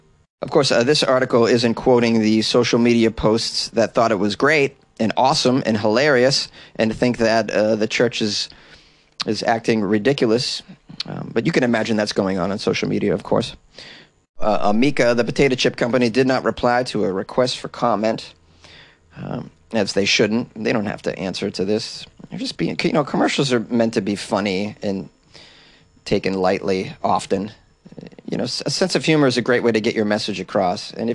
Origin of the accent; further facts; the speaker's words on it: United States; but I'm an American. I'm kind of used to it.